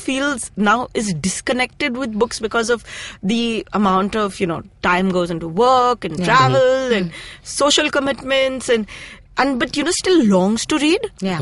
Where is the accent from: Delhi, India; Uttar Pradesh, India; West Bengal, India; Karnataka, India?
West Bengal, India; Kolkata; I'm from Calcutta, by the way.